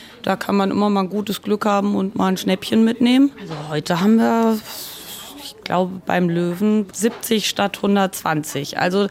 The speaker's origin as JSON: {"language": "German", "region": "Hesse", "country": "Germany", "lives_now": "Hamburg, Germany", "said": "Ich komme aus Oberhessen eigentlich."}